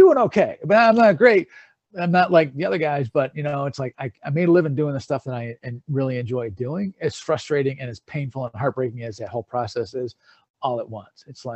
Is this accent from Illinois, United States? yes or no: no; Detroit, Michigan, United States; because they found out I was from Detroit.